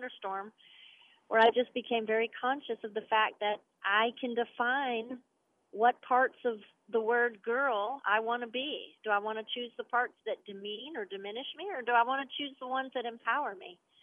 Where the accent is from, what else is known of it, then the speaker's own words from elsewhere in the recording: Charlotte, North Carolina, United States; I started with 13 little girls in Charlotte, North Carolina, which is my hometown